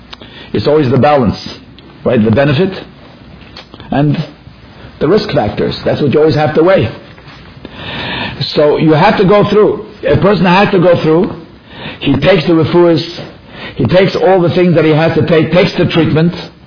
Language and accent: English; Toronto, Ontario, Canada; He actually grew up in Toronto, which was my hometown.